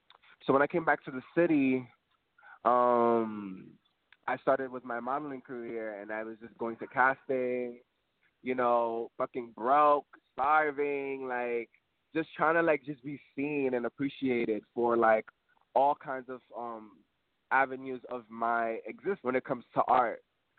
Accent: Bronx, New York, United States; I was in Brooklyn. I'm not from Brooklyn. You know, I'm from the Bronx

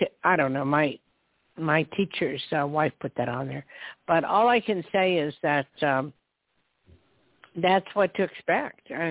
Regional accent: New Jersey, United States; I'm from Jersey. Don't take me seriously. I'm from back east.

